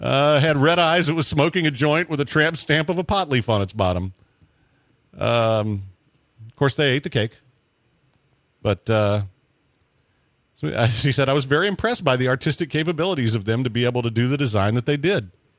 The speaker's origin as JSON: {"language": "English", "region": "Georgia", "country": "United States", "accent": "South Georgia", "said": "because we're from South Georgia and kind of have an accent."}